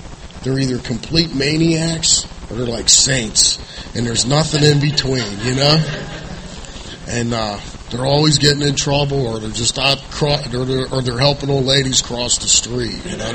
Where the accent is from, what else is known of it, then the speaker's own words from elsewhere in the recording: Pittsburgh, Pennsylvania, United States; I grew up in Pittsburgh, Pennsylvania, kind of a child of the 70s.